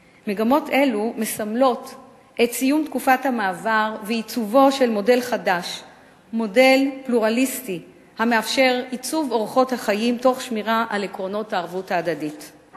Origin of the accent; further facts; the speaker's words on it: Jerusalem, Jerusalem District, Israel; now in Shefayim, Israel; זאת לאחר שגדלתי, התחנכתי ולמדתי בעיר הולדתי ירושלים, בה הוצבו זהותי ותפיסותיי.